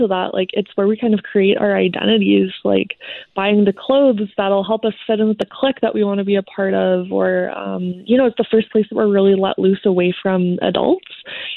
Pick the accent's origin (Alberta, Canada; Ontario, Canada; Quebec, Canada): Alberta, Canada; St. Albert; Yeah, so I grew up in St. Albert, Alberta. It's just right outside of Edmonton.